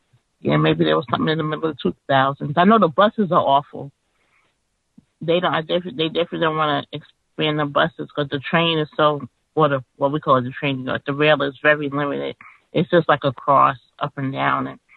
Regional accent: New York City, New York, United States; And again, I come from New York City, so almost anything is poorly designed to me.

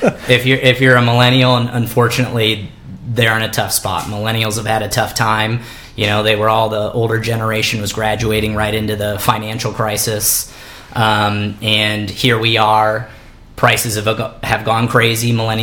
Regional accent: Palos Verdes, California, United States; I was born and raised in Palos Verdes from a young kid all the way through high school.

